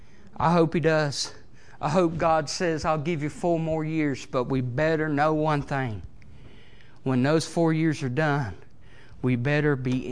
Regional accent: Greenville, South Carolina, United States; moved away; I'm originally from South Carolina, Greenville, South Carolina. That's where I was born and raised, and I didn't come up here till about 2004.

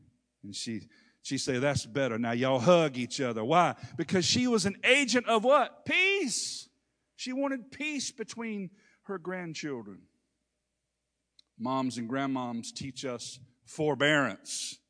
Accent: Hertford, North Carolina, United States; I remember as a kid growing up in Hertford, North Carolina. I remember going to my grandma's house every Sunday afternoon.

